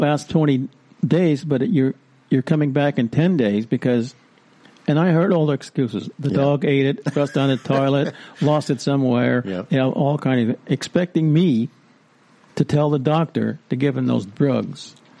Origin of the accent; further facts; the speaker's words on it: California, United States; When I grew up here in Sonoma County.